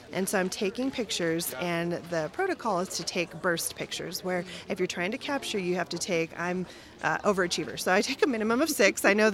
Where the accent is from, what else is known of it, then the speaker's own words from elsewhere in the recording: Vail, Arizona, United States; I'm from Vail, Arizona.